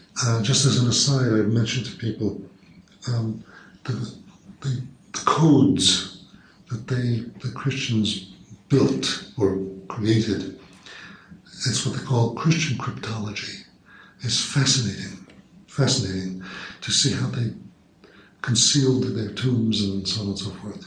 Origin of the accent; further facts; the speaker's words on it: United States; And knowing me as an American, he invited me down, let me show you what I found.